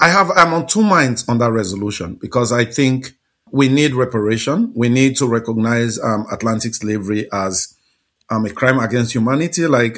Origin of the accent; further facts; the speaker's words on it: Sierra Leone; I remember when I was growing up in Sierra Leone, I was little